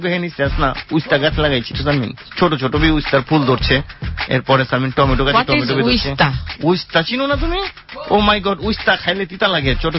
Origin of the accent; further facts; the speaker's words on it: Dhaka, Dhaka Division, Bangladesh; যাতে আমি ঢাকাইয়া কইতে কোনো শরম নাই, দুই কলমের শিক্ষা লিয়া শৈলে আমগো গরম নাই